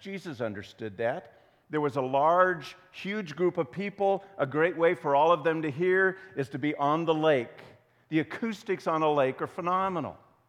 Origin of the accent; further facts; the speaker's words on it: Midwest, United States; because that's what we think in terms of when we're from the Midwest and never see the sea.